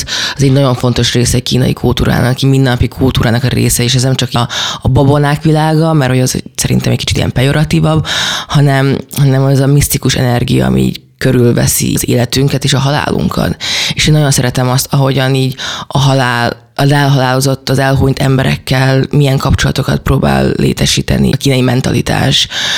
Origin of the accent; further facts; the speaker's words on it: Hungary; mindkét szülőm kínai, és itt születtem Magyarországon, itt nőttem fel